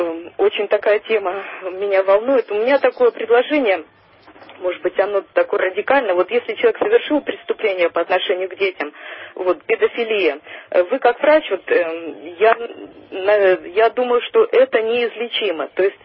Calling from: Balashikha, Moscow Oblast, Russia; я из Балашихи

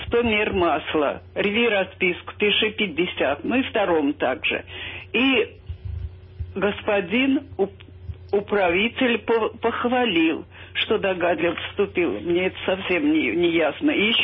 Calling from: Moscow, Russia; Я из Москвы, прихожанка храма Митрофания Воронежского.

